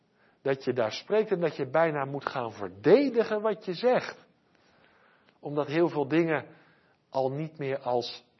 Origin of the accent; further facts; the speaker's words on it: South Holland, Netherlands; born there; Ik ben in het Westland geboren, in een glastuinbouwer.